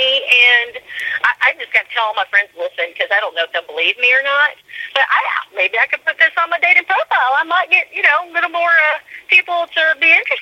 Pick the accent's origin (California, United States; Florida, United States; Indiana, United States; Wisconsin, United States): Florida, United States; Pensacola; Yes, I am from Pensacola, Florida.